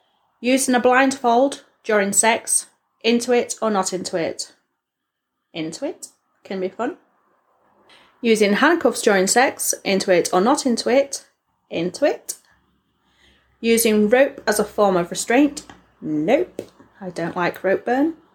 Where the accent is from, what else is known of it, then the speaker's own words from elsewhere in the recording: England, United Kingdom; I just get an American twang. And I'm English.